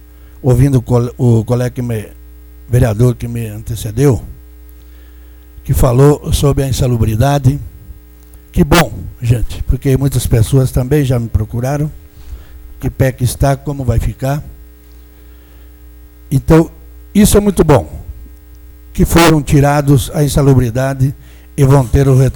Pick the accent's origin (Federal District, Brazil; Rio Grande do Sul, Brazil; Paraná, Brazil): Rio Grande do Sul, Brazil; as pessoas todas pilchadas como nós que somos gaúchos